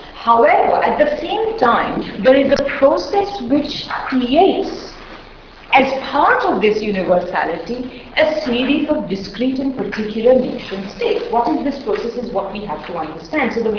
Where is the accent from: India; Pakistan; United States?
India; Certainly growing up in India